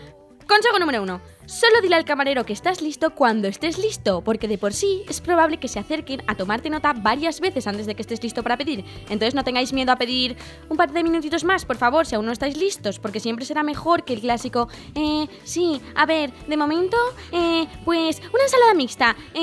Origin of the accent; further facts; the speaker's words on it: Madrid, Community of Madrid, Spain; Sí, soy de Carabanchela.